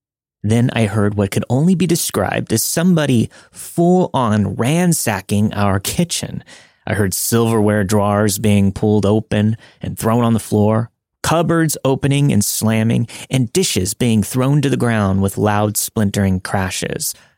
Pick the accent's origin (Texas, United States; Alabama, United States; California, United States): California, United States; moved away; Anyways, in 2016, I left my hometown in California to work on a ranch in Montana.